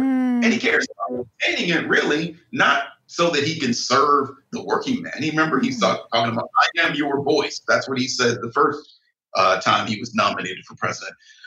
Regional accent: Ohio, United States; they should close the Lordstown auto plant, which is right near where I grew up in Northern Ohio

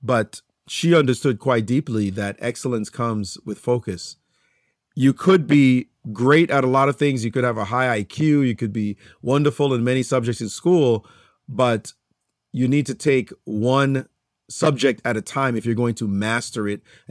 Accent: Jamaica; So it was quite a challenge growing up in Jamaica because we lived in serious amount of poverty.

